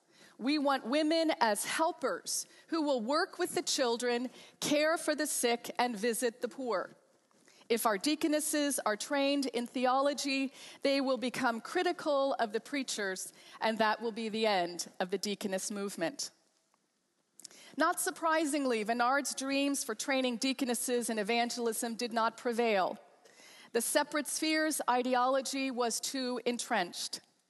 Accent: Cincinnati, Ohio, United States; I grew up in Cincinnati just up the road and had the chance to go home last night before last.

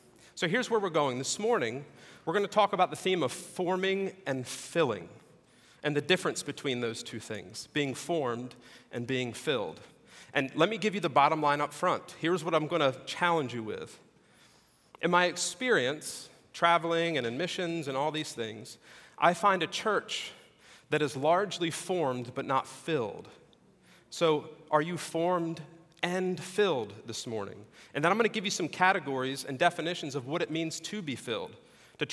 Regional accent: New Jersey, United States; also born or lived in Delaware; So I grew up in New Jersey, South Jersey, outside of Philadelphia.

